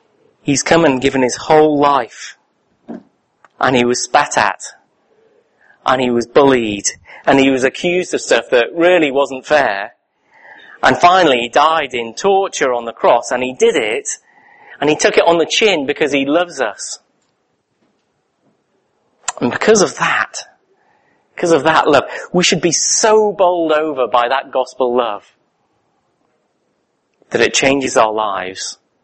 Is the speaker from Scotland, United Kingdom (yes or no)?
no; London, United Kingdom; I'm from London